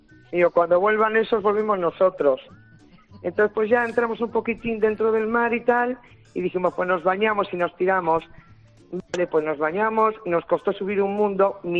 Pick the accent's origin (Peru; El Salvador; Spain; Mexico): Spain; León, Castile and León; soy de León, interior total.